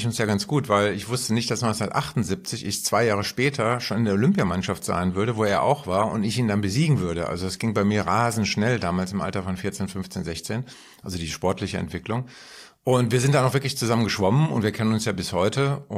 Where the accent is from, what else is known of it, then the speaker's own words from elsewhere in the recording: Frankfurt, Hesse, Germany; Und wenn man sich an die eigene Schulzeit zurückerinnert, bei uns in Frankfurt, linksliberales Umfeld etc., wir haben auch Schulstreiks gemacht.